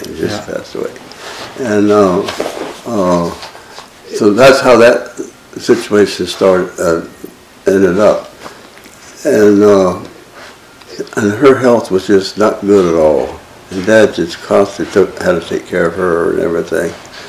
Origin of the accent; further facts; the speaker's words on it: Hartville, Ohio, United States; born there; also born or lived in Miller Branch; But I was born in Hartville, Ohio. And then we moved to Miller Branch, and that's when I went to public schools and did all that stuff.